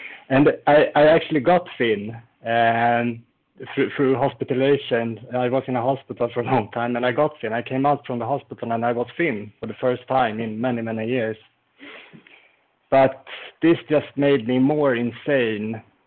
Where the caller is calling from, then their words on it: Sweden; I'm calling from Sweden.